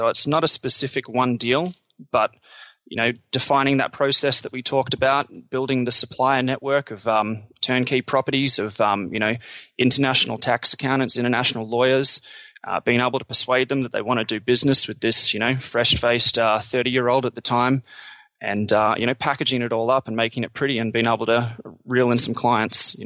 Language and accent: English; Australia; I'm Australian.